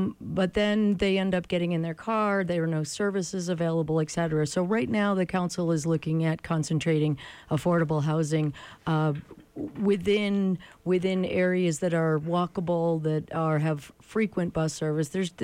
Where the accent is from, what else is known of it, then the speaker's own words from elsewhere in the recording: Massachusetts, United States; now in Utah, United States; I grew up in Massachusetts, where drivers are notoriously not courteous.